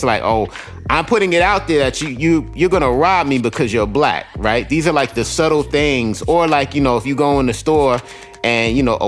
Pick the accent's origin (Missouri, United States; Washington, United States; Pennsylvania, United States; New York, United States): New York, United States; Queens; I grew up in South Jamaica, Queens, during the 80s, the crack era.